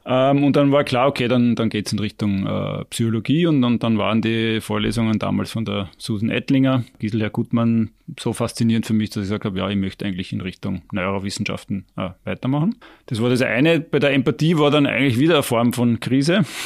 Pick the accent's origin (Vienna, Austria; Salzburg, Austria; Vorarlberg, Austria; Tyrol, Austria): Vorarlberg, Austria; also born or lived in Germany; ich bin eigentlich nicht nur in Vorarlberg aufgewachsen, sondern auch in Deutschland. Mein Vater ist Deutscher